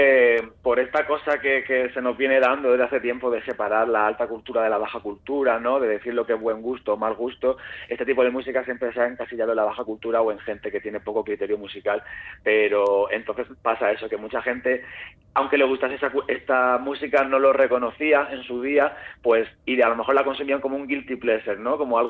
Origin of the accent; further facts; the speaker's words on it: Murcia, Region of Murcia, Spain; A ver, yo soy de Murcia